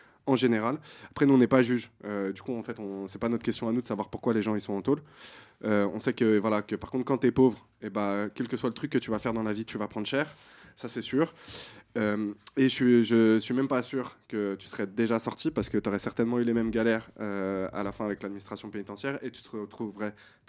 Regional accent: Paris, Île-de-France, France; Je ne vais pas me dire sur Châteauroux parce que je suis parisien

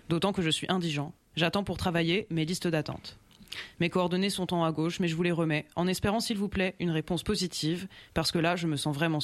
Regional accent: Roubaix, Hauts-de-France, France; Je suis de Roubaix et ma copine est en Bretagne, dans le Morbihan, donc ça fait un an que je n'ai vu personne de familier.

